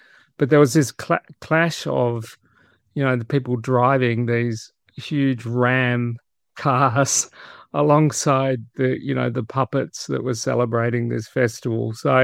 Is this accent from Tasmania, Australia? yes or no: yes; Hobart, Tasmania, Australia; When I was growing up in Hobart in the 60s